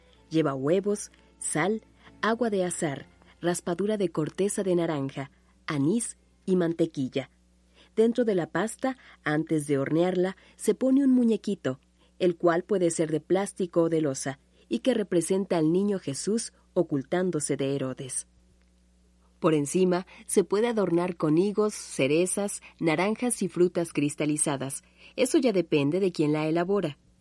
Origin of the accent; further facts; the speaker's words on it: Mexico; como los mexicanos sabemos compartir